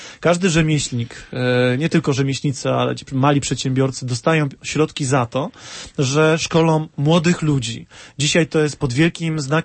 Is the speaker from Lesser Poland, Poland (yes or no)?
no; Silesian Voivodeship, Poland; no ja jestem ze Śląska